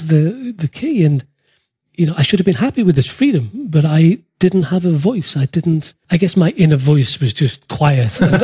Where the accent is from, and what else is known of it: Liverpool, North West England, United Kingdom; born or raised there